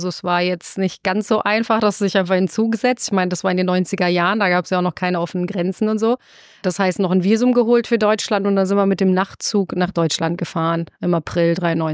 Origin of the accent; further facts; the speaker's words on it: Sarajevo, Federation of Bosnia and Herzegovina, Bosnia & Herzegovina; German is a second language; now in Germany; ich bin in Sarajevo groß geworden und die Stadt wurde umzingelt und belagert und beschossen.